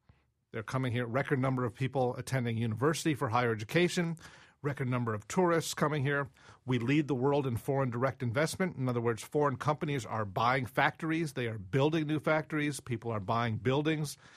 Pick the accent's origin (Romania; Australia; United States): United States; Michigan; And I grew up in Michigan in the 70s and 80s.